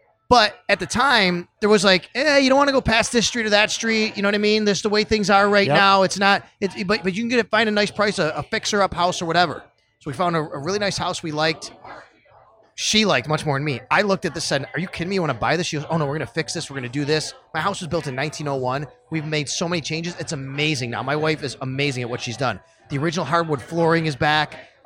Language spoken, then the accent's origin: English; Cheektowaga, New York, United States; now in Buffalo, United States; I grew up in Cheektowaga, but you know.